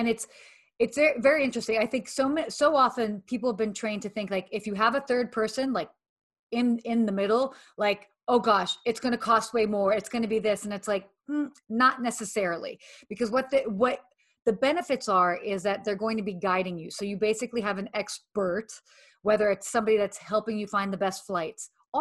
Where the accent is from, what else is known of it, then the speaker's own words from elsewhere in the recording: Atlanta, Georgia, United States; also born or lived in Saudi Arabia / London; I lived in Saudi Arabia until I was 6. And then my parents separated. And then I lived in London, England until I was like 8. And then I moved to Atlanta.